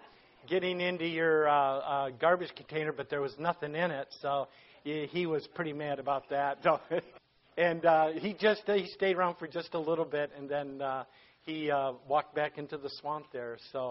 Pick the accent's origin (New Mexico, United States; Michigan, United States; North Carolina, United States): Michigan, United States; We're from Michigan, and I got to tell you a little story.